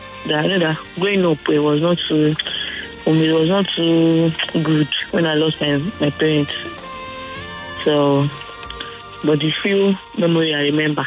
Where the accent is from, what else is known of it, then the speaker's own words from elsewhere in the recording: Australia; I'm from Australia, and I'm good.